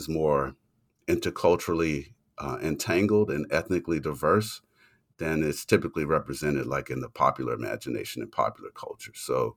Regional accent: Louisiana, United States; Southern University and HBCU in Louisiana, my home state.

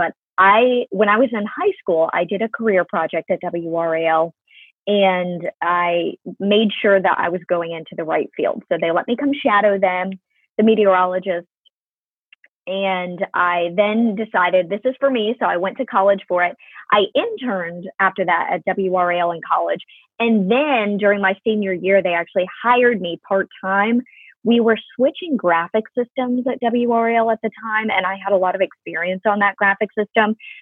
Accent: North Carolina, United States; I grew up here in North Carolina, so I understand North Carolina snow better

